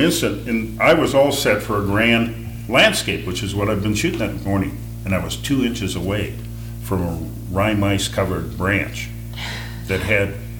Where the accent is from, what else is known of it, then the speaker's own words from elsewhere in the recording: Portland, United States; I was raised in Portland